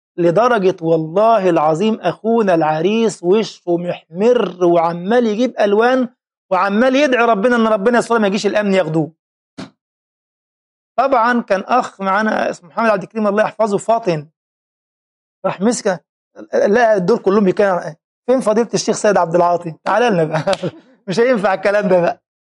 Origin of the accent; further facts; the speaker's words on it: Egypt; وهذا حدث في أكثر من لقاء عندنا في مصر